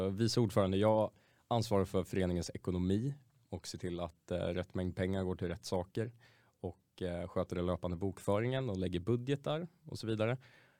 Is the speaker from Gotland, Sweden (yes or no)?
no; Knivsta, Uppsala County, Sweden; jag är uppväxt här utanför Uppsala. Utanför ett ställe som heter Knivsta. Men har gått i skolan så där här i Uppsala.